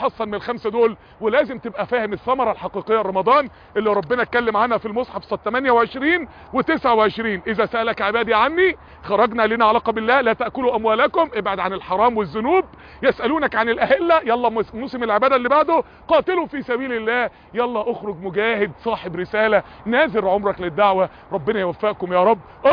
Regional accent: Mansoura, Dakahlia, Egypt; واحد كان عنده ندوة في نادي كبير مشهور عندنا في المنصورة،

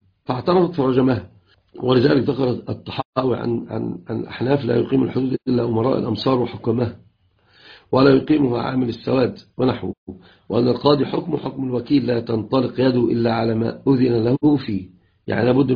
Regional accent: Upper Egypt, Egypt; عندنا في الصعيد

